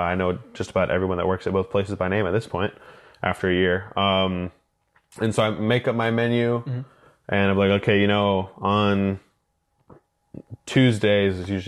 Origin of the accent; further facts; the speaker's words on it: Kansas, United States; I usually say I'm from Kansas because that's where he retired.